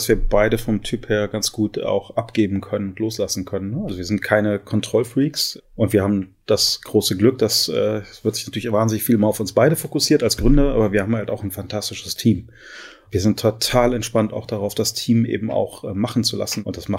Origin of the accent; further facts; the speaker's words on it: Düsseldorf, North Rhine-Westphalia, Germany; Also ich bin gebürtiger Düsseldorfer, habe hier auch fast immer gelebt und bin hier einfach auch sehr glücklich. Jetzt haben wir beide Familie hier